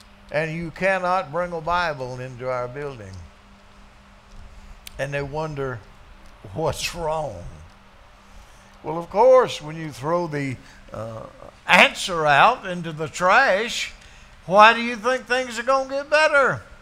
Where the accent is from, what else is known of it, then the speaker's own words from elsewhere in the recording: Canada; now in United States; I'm a Canadian. I had dual citizenship till I joined the service, and then I, of course, became an American.